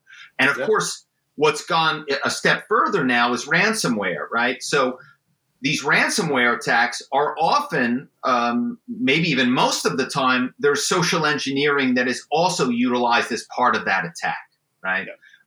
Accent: Philadelphia, Pennsylvania, United States; So, you know, I grew up in Philadelphia and, my family is well known in the car business

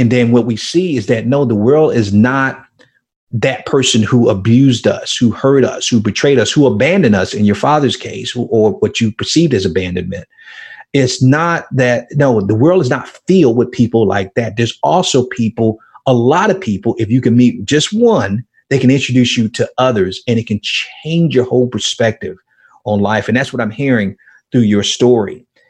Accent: Miami, Florida, United States; I grew up in Miami and the projects in Liberty City in Miami.

